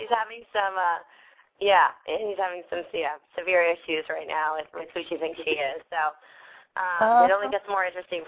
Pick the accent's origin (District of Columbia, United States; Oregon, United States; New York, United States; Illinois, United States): New York, United States; Bedford; I'm from Bedford, Pound Ridge area.